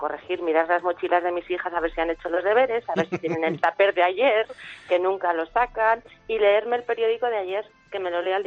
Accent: León, Castile and León, Spain; Es un nombre, el origen es visigodo y soy de León.

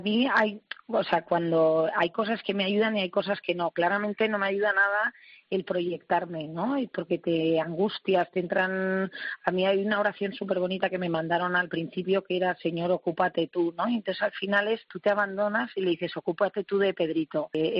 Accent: Basque Country, Spain

